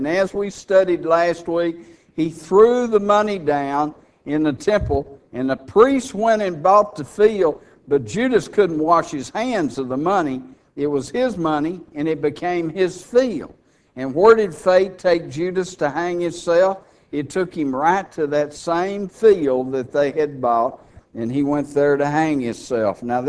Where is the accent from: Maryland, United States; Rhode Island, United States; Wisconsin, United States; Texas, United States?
Texas, United States; like there's no doubt that I'm from Texas, is there?